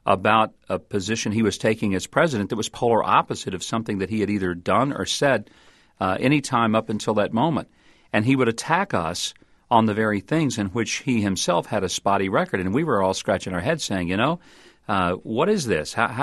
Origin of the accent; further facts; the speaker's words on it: Arkansas, United States; I mean, my home state is a place where people play politics like football without pads or helmets